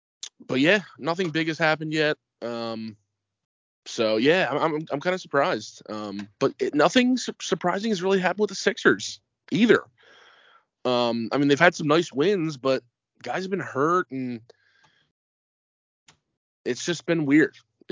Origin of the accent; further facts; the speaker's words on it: United States; You know, obviously, I'm an American, and I would love to see them win